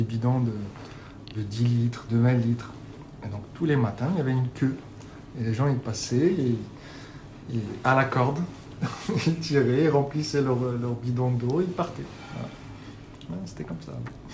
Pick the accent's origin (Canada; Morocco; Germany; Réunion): Morocco; moved away as an adult; now in France; j'ai grandi au Maroc jusqu'à l'âge de 18 ans. Et après, je suis venu en France. J'ai fait mes études ici